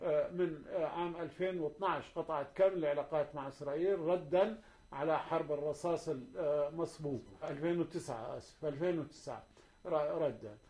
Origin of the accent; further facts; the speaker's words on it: Palestine; وبالتالي نحن فلسطينيين علينا أن نقوم، هذا بيقدم قضيتنا للأمام